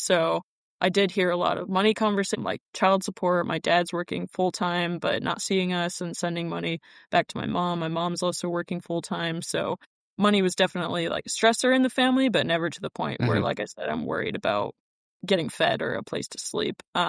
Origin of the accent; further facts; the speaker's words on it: Temecula, California, United States; So growing up in Temecula, it's a pretty nice area.